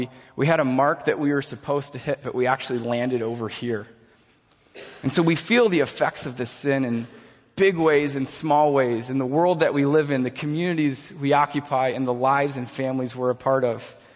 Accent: Midland, Michigan, United States; I grew up in Midland, Michigan, a couple hours away from here.

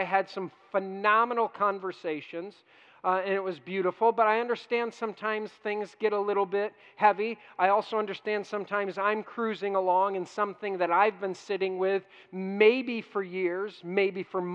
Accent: Hudsonville, Michigan, United States; I grew up in Hudsonville

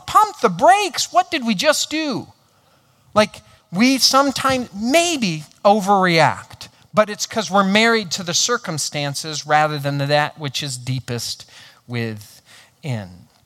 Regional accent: Hudsonville, Michigan, United States; if you're at all from West Michigan, I grew up in Hudsonville. Then I spent 10 years in an urban church plant.

